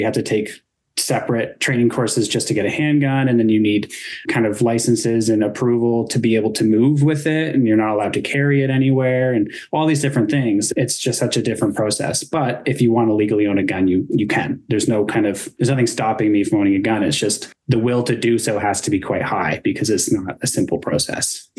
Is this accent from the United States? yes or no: no; Canada; where I grew up in Canada